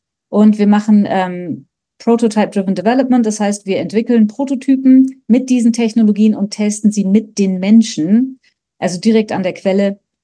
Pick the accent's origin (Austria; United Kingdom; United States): United Kingdom; Scotland; now in Munich, Germany; Ich komme ursprünglich aus Schottland, bin seit über 30 Jahren in München